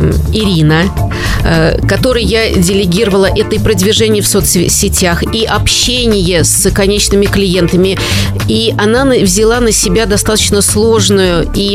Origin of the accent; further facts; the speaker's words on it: Samara, Samara Oblast, Russia; born there; Я горжусь, что я родилась в Самаре